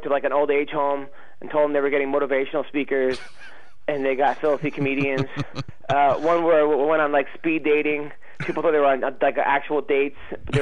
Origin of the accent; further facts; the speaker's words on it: Long Island, New York, United States; I'm from Long Island.